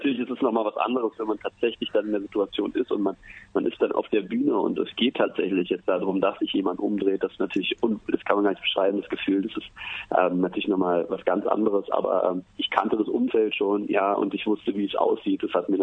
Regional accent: Berlin, Germany; Also es ist ja so, ich bin ja Berliner

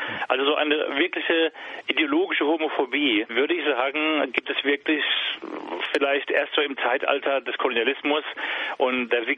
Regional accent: Germany; Ich bin Deutscher und ich bin Islamwissenschaftler.

